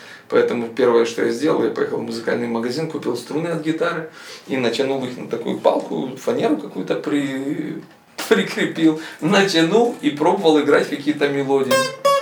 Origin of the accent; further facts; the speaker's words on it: Kyiv Oblast, Ukraine; Я родился под Киевом, и всю жизнь, практически 45 лет своей жизни, я прожил под Киевом. В 93-м году я пришел к Богу, я покаялся.